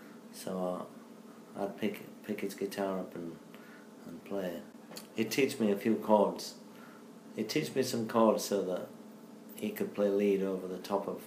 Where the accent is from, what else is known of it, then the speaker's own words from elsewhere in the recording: Hull, Yorkshire and the Humber, United Kingdom; I'm 52 years old. I'm from Hull in Yorkshire, England. It's in the northeast of England, on the northeast coast. I was born in 1963.